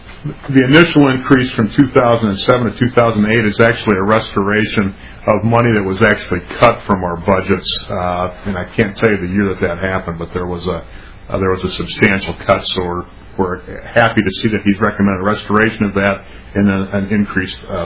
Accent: Mankato, Minnesota, United States; now in Rochester, United States; I'm a product of Minnesota education, I guess, from start to finish. I grew up in Mankato. I went to Mankato State, now Minnesota State

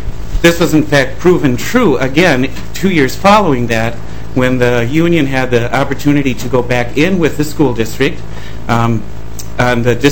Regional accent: Lewiston, Minnesota, United States; I'm from Lewiston, and I teach at Lewiston Altura Public Schools.

